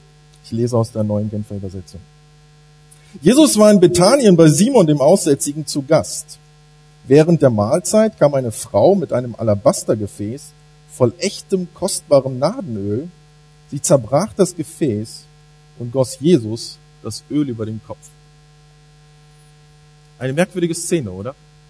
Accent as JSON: {"language": "German", "region": "North Rhine-Westphalia", "country": "Germany", "tie": "born or raised there", "lives_now": "Cologne, Germany", "said": "Ich komme aus Köln, bin dort Pastor in der evangelischen Freikirche. Bin ganz hier in der Nähe aufgewachsen, nämlich in Zwistal-Heimatsheim. Und habe vor 13 Jahren in Rheinbach mein Abitur gemacht."}